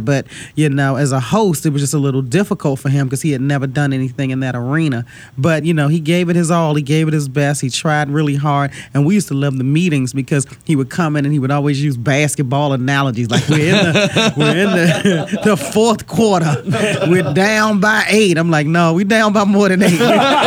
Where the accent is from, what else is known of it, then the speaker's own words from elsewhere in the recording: Temple Hills, Maryland, United States; I grew up right outside of D.C. in Temple Hills, Maryland.